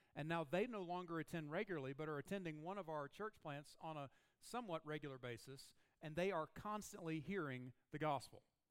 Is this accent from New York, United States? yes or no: no; South Carolina, United States; Because I grew up in South Carolina where we were 49th in education